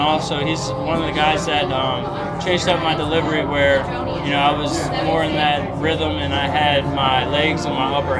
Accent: Maryland, United States; No, I mean, I would say it's... fairly, it wasn't too much of a small town.

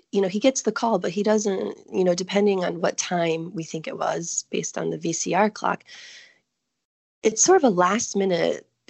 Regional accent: Laurel, Maryland, United States; I grew up in Laurel, Maryland, but I went to school out in Howard County.

